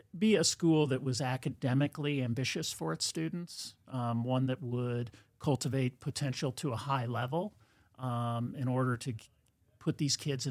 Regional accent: Kansas City, Missouri, United States; I grew up in Kansas City.

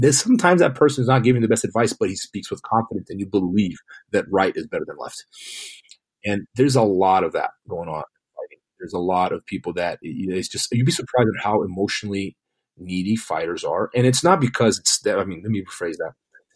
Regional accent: Brazil; English is a second language; now in United States; You know, I grew up in Brazil.

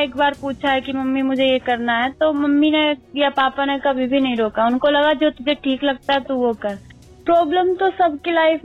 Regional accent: Meerut, Uttar Pradesh, India; now in Bangalore, India; 20 kilometre race walker मैं मेरठ से हूँ उत्तर प्रदेश और मेरी एज 24 इयर्स है मैं अभी बैंगलोर रहकर प्रैक्टिस करती हूँ

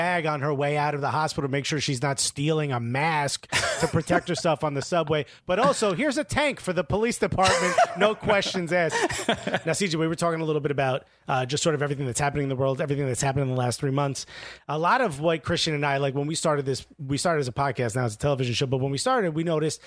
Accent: Newark, New Jersey, United States; I grew up in an area that was very much a food desert. I grew up in Newark, New Jersey.

